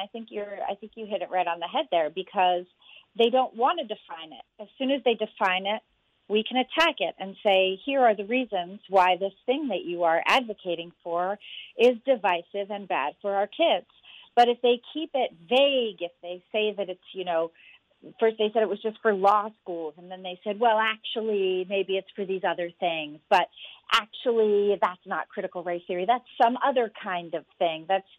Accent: Massachusetts, United States; also born or lived in Philadelphia; I grew up in Massachusetts, and I learned more American history about the Revolutionary War that happened in Boston than literally any other American history at all, you know? And when I moved to Philadelphia

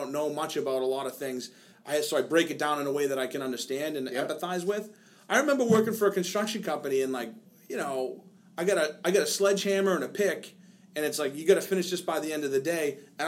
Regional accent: United States; I'm an American. I love it just as much as anyone else.

